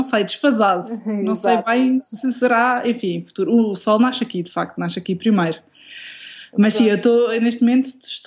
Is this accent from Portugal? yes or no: yes; Portugal; born there; porque nasci em Portugal, porque se não fosse portuguesa não teria feito o curso de Direito